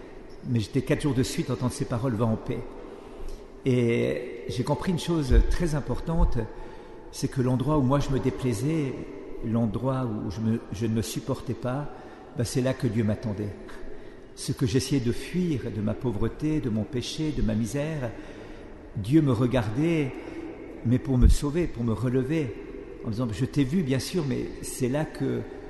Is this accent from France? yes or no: no; Valais, Switzerland; J'avais été élu à 23 ans au Parlement de la région de Suisse où je viens, du Valais.